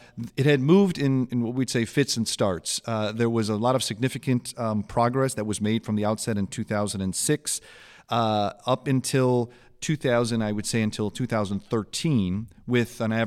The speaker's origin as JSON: {"language": "English", "country": "United States", "said": "I am an American attorney"}